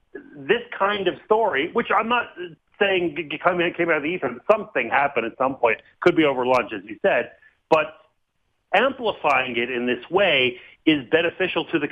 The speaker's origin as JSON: {"language": "English", "region": "Quebec", "country": "Canada", "tie": "born or raised there", "said": "I grew up in Quebec. I'm pretty proud of that."}